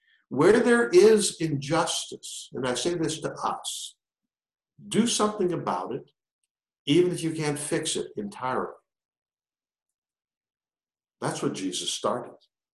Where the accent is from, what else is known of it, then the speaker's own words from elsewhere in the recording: Ontario, Canada; born there; I grew up in the late 50s, early 60s. I'm a Canadian born in Northern Ontario on the top of Lake Huron.